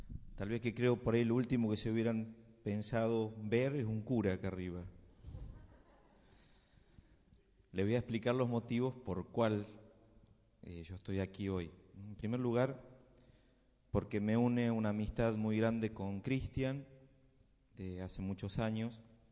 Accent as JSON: {"language": "Spanish", "country": "Argentina", "said": "A mí me cuestionó mucho la cultura como argentino, pensé en mis raíces y me costaba descubrirlas."}